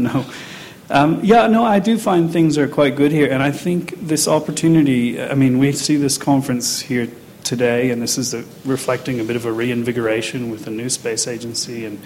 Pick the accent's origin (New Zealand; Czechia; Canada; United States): Canada; now in Australia; Australia, where I live now, I'm from Australia, but Canada is where I grew up.